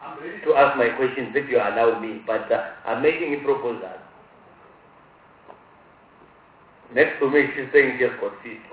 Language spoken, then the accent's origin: English; Mpumalanga, South Africa; I'm from Mpumalanga, and being from Mpumalanga